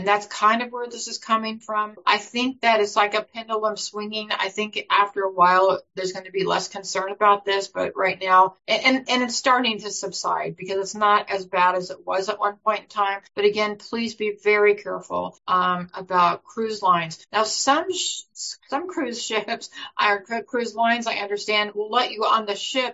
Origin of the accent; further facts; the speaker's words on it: California, United States; And I say that because I'm from California. It's so easy to get to Mexico, right, from California.